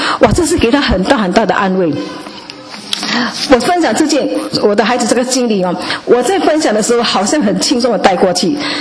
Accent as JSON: {"language": "Chinese", "country": "China", "said": "可是我们是平民，我们是中国人，我们不可能进去的。"}